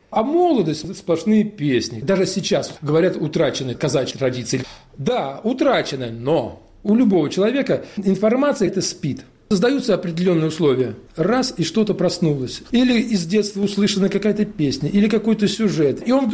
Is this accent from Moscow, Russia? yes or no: no; Uryupinsk, Volgograd Oblast, Russia; Моя родина, Верхний Дон, река Хопер, Урюпинск, известная всем. Вот я сам с Урюпинска.